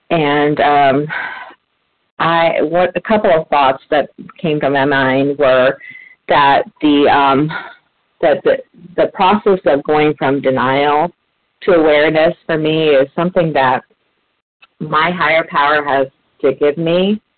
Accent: Virginia, United States; I am from Virginia.

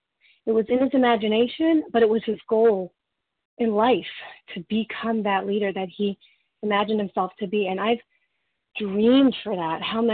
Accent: Canada; I'm between all the Californians. But I'm CA also from Canada

